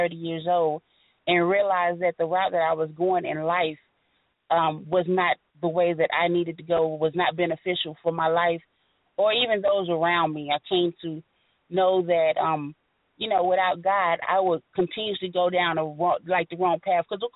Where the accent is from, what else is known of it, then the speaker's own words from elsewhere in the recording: Gary, Indiana, United States; also born or lived in Georgia; I'm originally from Gary, Indiana, lived in Georgia a lot of my life.